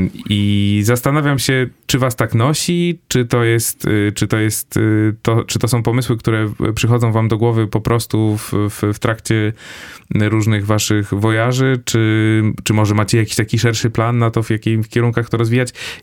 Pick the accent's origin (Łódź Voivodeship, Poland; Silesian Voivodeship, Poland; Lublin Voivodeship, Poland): Silesian Voivodeship, Poland; ja sam jestem ze Śląska